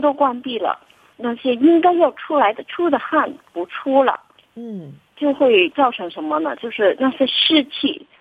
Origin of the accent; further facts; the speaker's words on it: Guangdong, China; 我们广东人呢